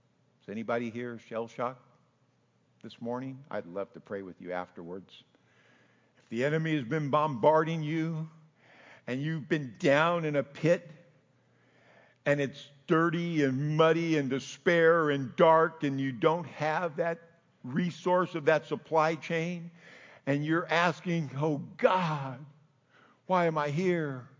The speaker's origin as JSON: {"language": "English", "town": "San Jose", "region": "California", "country": "United States", "tie": "born or raised there", "said": "But you know, I grew up in San Jose, California, and we had country, believe it or not, because we were from the country"}